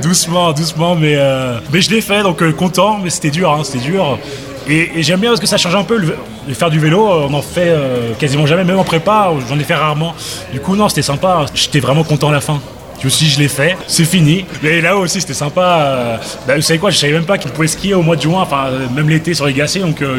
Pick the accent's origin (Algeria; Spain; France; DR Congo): Spain; Barcelona, Catalonia; moi, je viens de Barcelone, du coup, maintenant, il commençait à faire chaud.